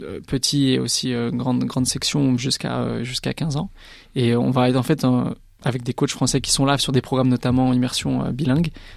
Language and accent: French; France; now in Australia; en tant que Français